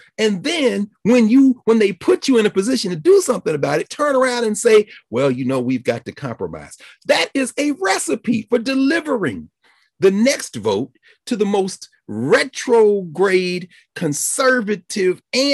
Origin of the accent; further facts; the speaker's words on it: the South, United States; being a Southerner, coming up in the land of the lost cause, I know what white nationalism looks like.